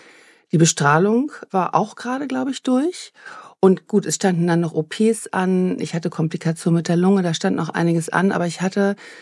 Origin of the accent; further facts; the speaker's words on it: Hamburg, Germany; now in Essen, Germany; Ich habe ja noch nicht lange in Essen gewohnt. Ich bin eigentlich Hamburgerin und wohne jetzt in Essen im Ruhrgebiet.